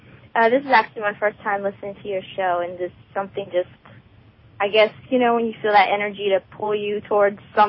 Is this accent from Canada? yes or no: no; New York, United States; I'm from New York.